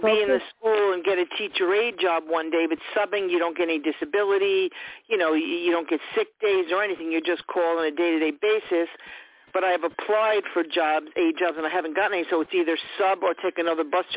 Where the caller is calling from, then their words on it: New York, United States; I'm calling from Long Island